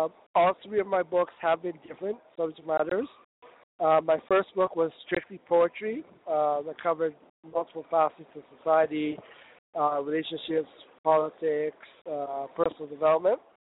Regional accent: Kenya; moved away as an adult; now in Canada; I grew up in Kenya, East Africa. Spent most of my childhood and early adulthood there.

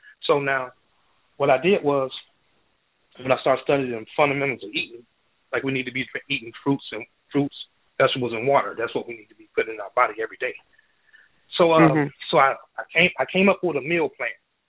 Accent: Florida, United States; See, I grew up in Florida, and we used to go hunting.

